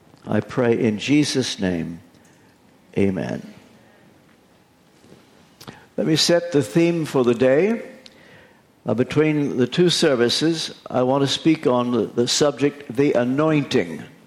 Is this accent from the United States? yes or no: yes; Kentucky, United States; now in Tennessee, United States; By the way, I am from Kentucky. We live in Tennessee at the moment, but I am from Kentucky.